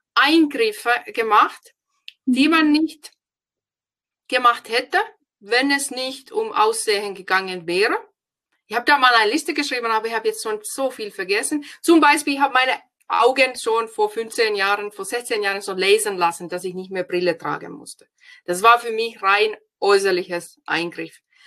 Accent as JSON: {"language": "German", "country": "Finland", "second_language": "German", "said": "Ich bin ja aus Finnland"}